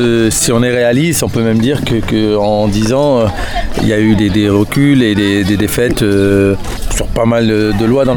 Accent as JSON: {"language": "French", "town": "Roubaix", "region": "Hauts-de-France", "country": "France", "tie": "born there", "said": "Je suis né à Roubaix, donc c'est une ville prolétaire, ouvrière. C'était la ville la plus pauvre de France."}